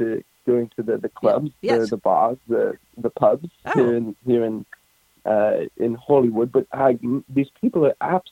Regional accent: South Africa; also born or lived in London; now in United States; I am from South Africa.

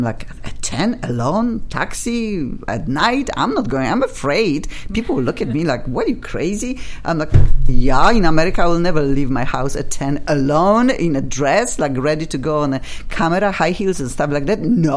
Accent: Poland; English is a second language; Everybody knows I am from Poland and proud of this very, very much.

